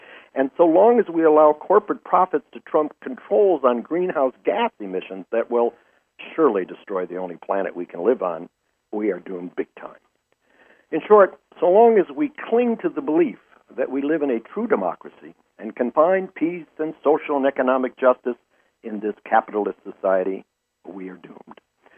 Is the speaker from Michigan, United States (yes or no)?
yes; Detroit, Michigan, United States; you don't have to visit Detroit, my hometown, to find large sections of metropolitan areas